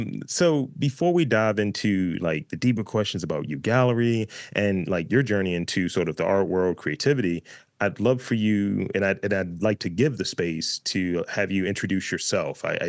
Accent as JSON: {"language": "English", "town": "Baltimore", "region": "Maryland", "country": "United States", "said": "Like, I'm from Baltimore, and there is definitely this DIY scene and just a figuring it out, a sort of blue collar energy"}